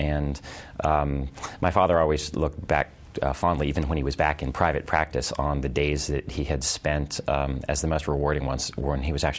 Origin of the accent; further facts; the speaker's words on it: Maryland, United States; also born or lived in New York City / Paris; I was born in New York City and spent the first 3 years of my life in Paris. But ever since then, I was basically raised in suburban Maryland right outside of Washington, D.C.